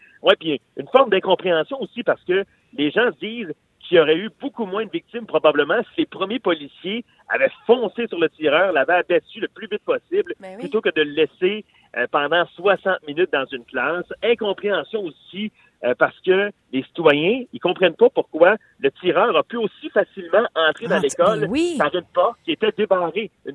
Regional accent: Quebec, Canada; C'est dur pour nous en tant que Québécois parce qu'on se dit, nous, au Québec

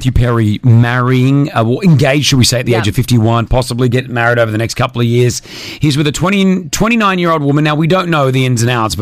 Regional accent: Australia; growing up in Australia, that's we would always be taught, get down low and go, go, go.

